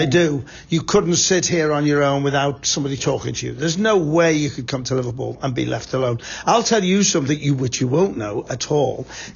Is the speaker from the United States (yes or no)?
no; Transylvania, Romania; I grew up in Transylvania and didn't realize how big it was in the world because of Dracula.